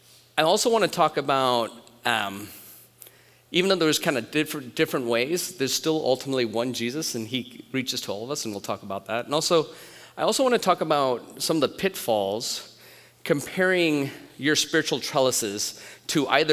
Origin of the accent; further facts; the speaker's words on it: Detroit, Michigan, United States; I grew up in Michigan, and so I was in the basement of a 100-year-old church in the middle of Detroit